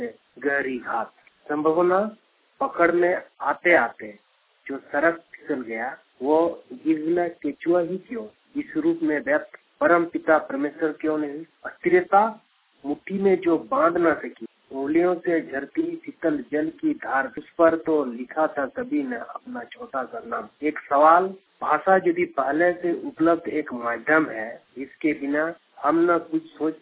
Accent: Dehra, Jharkhand, India; मेरा गांव Dehra, post office सोलदाजुड़ी, भायाघाट जिला, पूर्वी सिंहभूम का रहने वाला हूँ।

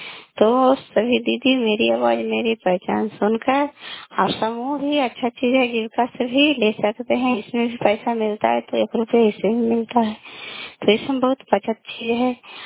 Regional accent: Kalyanpur, Bihar, India; घर कल्याणपुर वाली बेची पंचायत प्रखंड चन्नी जिला ललंदा का निवासी हूँ।

